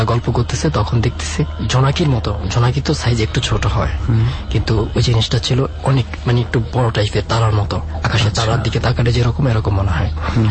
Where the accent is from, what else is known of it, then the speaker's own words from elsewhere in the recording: Lalmohan, Barisal Division, Bangladesh; আমার গ্রামের বাড়ি হচ্ছে বলা লালমোহন থানা আর হচ্ছে রঙ্গচ ইউনিয়ন।